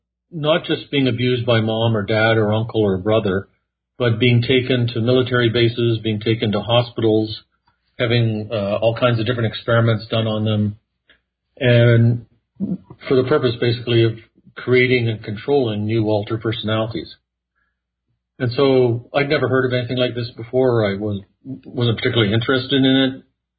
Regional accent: Canada; moved away as an adult; now in United States; Well, I was born in Canada, grew up in Canada.

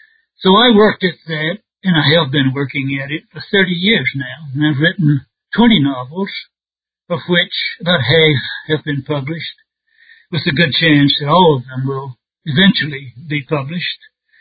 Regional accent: Alabama, United States; he moved us back to the United States, and we settled in Alabama, in the South. I grew up in the South and went to college

